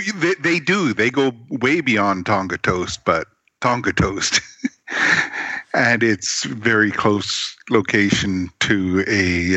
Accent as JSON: {"language": "English", "country": "Canada", "said": "I'm Canadian. I got no idea what the heck cracklings are"}